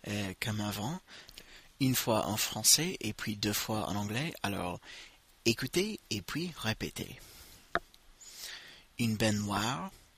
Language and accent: French; United States; French is a second language; c'est moi qui réalise le podcast. Je suis américain